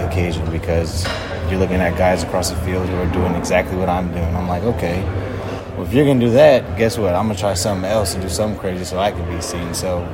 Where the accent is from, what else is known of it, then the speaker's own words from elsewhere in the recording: California, United States; I mean, I'm from California where it's hot all the time, so being able to see rain all the time, for me personally, is amazing to me.